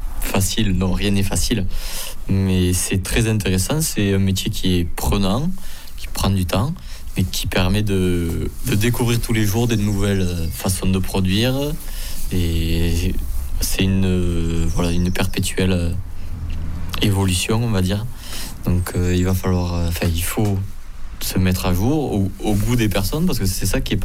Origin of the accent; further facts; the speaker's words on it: Verfeil-sur-Seille, France; Je suis originaire de Verfeil-sur-Seille, mes parents sont d'ici, mon père est agriculteur sur la commune de Ginal. Et donc voilà, moi j'ai racheté une propriété il y a 2 ans pour m'installer de mon côté et développer le maraîchage bio.